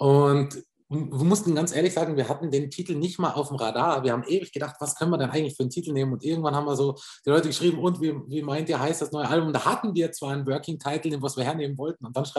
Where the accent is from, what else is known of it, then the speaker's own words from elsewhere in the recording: Tyrol, Austria; Ich bin aus Tirol.